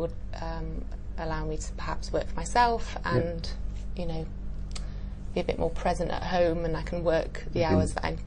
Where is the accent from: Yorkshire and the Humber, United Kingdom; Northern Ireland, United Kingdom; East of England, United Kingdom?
Yorkshire and the Humber, United Kingdom; Sheffield; also born or lived in London; now in Singapore; Yeah, from the north of England, place called Sheffield